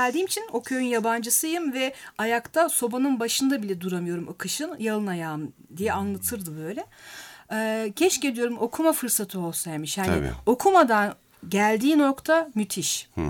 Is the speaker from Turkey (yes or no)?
no; Germany; moved away as an adult; benim vatanım Almanya'ydı. Orada doğup büyüdüm. Kreşe orada gittim. İlkokul orada gittim. Eğitimimi orada aldım. Orada çalıştım.